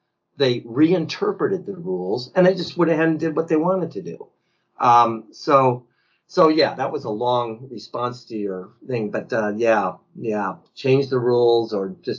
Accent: United States; moved away as an adult; And I grew up in the States until I was 21.

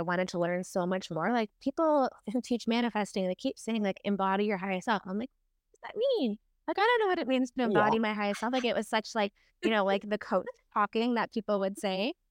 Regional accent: Ontario, Canada; now in British Columbia, Canada; I'm from Ontario, so I'm up in Canada. And I moved from Ontario to British Columbia, so like the other side of the country.

